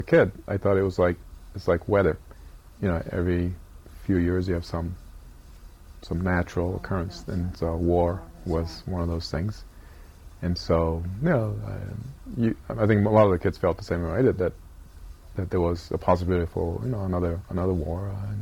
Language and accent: English; Japan; I really felt more Japanese growing up than American. I think I was uncomfortable with Americans, you know, growing up in Japan.